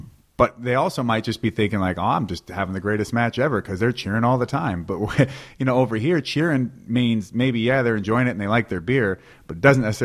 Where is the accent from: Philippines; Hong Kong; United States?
United States; Well, going over as an American to begin